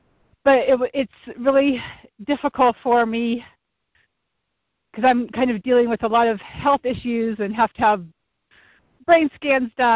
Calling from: Colorado, United States; from Colorado.

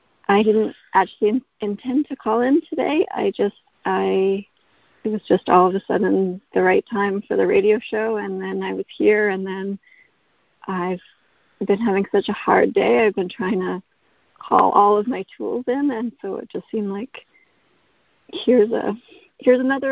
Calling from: Canada; I'm calling from Canada.

